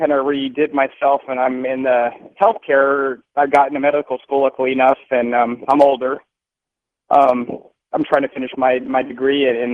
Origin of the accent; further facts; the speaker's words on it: Mesa, Arizona, United States; I see it here locally in my hometown here. First of all, I see a lot of businesses here. I mean, the commercial businesses in Mesa, which is a pretty big bedroom community for Phoenix.